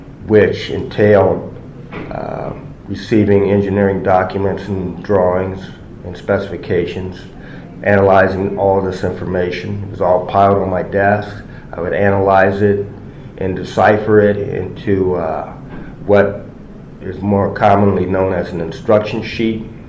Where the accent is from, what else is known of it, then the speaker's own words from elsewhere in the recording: Kansas City, Kansas, United States; I was born in Kansas City, Missouri. After that, I was raised and grew up in Kansas City, Kansas, on the Kansas side.